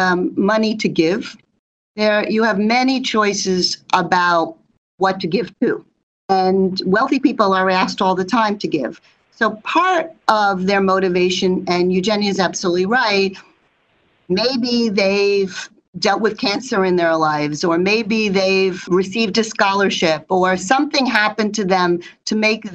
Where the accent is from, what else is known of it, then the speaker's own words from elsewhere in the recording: United States; I've spent my whole career in Asia, but I'm an American.